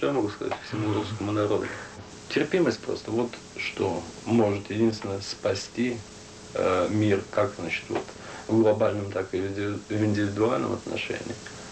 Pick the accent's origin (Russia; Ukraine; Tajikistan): Russia; now in United States; в Америке и так далее, и так далее, потому что английский далеко не мой родной язык. Но здесь несколько иная традиция, потому что в России мы все-таки все помним